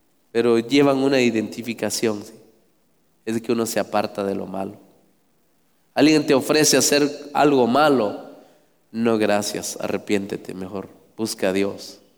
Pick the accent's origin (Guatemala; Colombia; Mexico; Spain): Guatemala; Y yo ahí les hablo a los demás que como guatemaltecos debemos de reclamar por nuestros derechos.